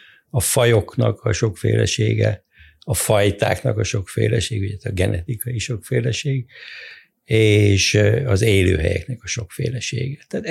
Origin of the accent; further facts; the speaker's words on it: Miskolc, Borsod-Abaúj-Zemplén, Hungary; born there; Ugye én gyerekként lepkéket gyűjtöttem, Miskolcon születtem